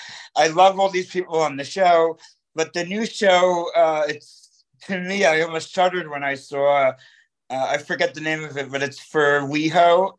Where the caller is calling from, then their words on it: Bronx, New York, United States; I'm calling from the Bronx.